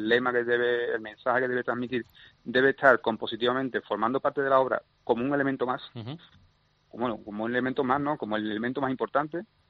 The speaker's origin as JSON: {"language": "Spanish", "town": "Seville", "region": "Andalusia", "country": "Spain", "said": "soy muy sevillano, soy muy cofrade, soy muy, como decimos aquí, muy jartible."}